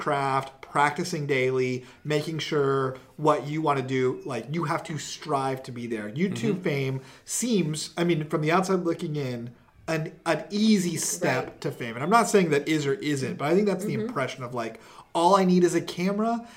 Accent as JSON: {"language": "English", "country": "United States", "said": "It doesn't matter. I'm American. I don't need to know those things."}